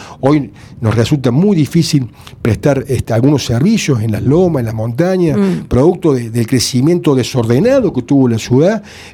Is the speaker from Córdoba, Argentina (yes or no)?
yes; Río Ceballos, Córdoba, Argentina; born there; yo soy nacido en Río Ceballos